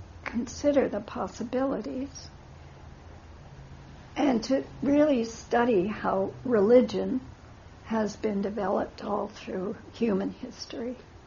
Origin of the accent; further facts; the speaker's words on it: St. Louis, Missouri, United States; It's very different from how I grew up in the Midwest. It's nothing like St. Louis, Missouri had to provide for any of us.